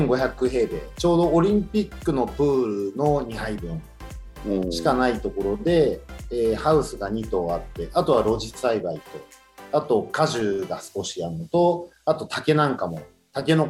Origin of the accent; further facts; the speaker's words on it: Yokohama, Kanagawa, Japan; moved away as an adult; now in Fuchu, Japan; 16年前に、はいはい、生まれも育ちも横浜なんで、まだ横浜歴の方が長いんですけど、うん、府中来てまだ16年なんで。